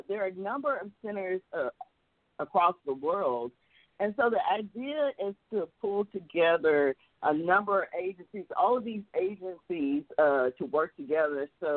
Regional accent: West Memphis, Arkansas, United States; I'm actually from West Memphis, Arkansas.

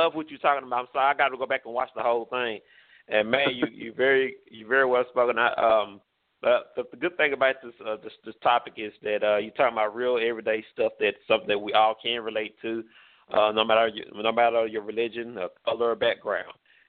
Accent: Longview, Texas, United States; I am from Longview, Texas, a small city.

